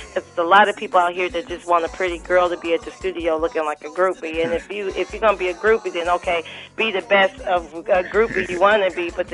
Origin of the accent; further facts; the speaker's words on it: Oakland, California, United States; now in Vallejo, United States; So I'm from Oakland, but I live in Vallejo.